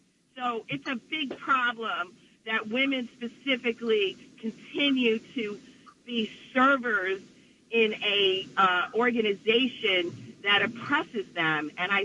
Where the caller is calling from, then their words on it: New Jersey, United States; from Bergen County.